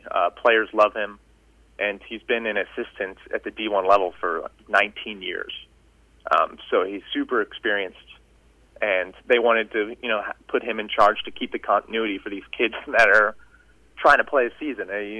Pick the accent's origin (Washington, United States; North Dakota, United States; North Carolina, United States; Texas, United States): Texas, United States; Dallas; Yeah, I grew up in Dallas, Texas.